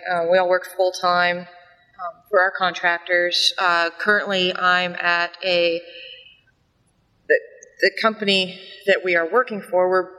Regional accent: Austin, Texas, United States; I'm actually from Austin, Texas, So a little farther out, but I'm just happy to be here.

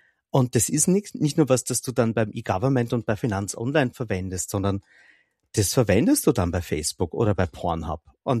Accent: Austria; Dafür sind wir Österreicher zu renitent.

